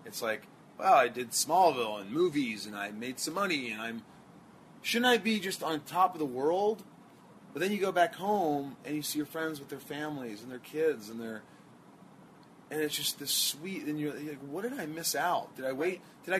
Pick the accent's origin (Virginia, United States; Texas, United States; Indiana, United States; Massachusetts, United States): Indiana, United States; Newburgh; I go to play wiffle ball in my small town where I grew up in Newburgh, Indiana, in Evansville, twice a year.